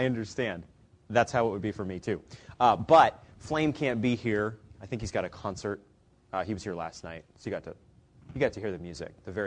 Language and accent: English; Maine, United States; I'm from Maine, and you don't meet many Mainers in general